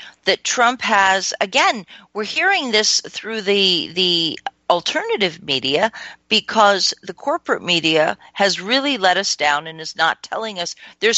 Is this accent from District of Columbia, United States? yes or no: yes; Washington, District of Columbia, United States; But even though it's my hometown newspaper